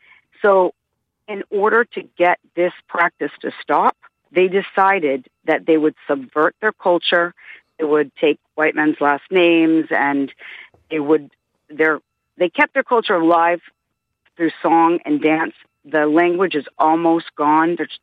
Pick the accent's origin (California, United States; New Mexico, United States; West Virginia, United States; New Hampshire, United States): New Hampshire, United States; Portsmouth; also born or lived in Fairbanks, Alaska; I'm originally from Portsmouth, New Hampshire. I'm a teacher, and I wanted to have my Henry David Thoreau experience. I'm an English teacher, and I ended up in a one-room log cabin in Fairbanks, Alaska.